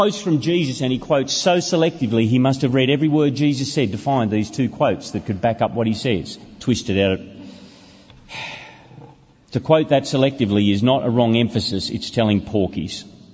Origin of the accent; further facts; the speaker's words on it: Australia; I'm from Australia, as you know